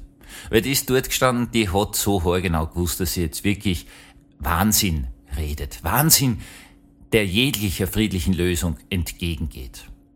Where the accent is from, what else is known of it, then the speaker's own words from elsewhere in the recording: Austria; Ich als Österreicher habe eine unglaubliche Sympathie für kleine, schwache Staaten.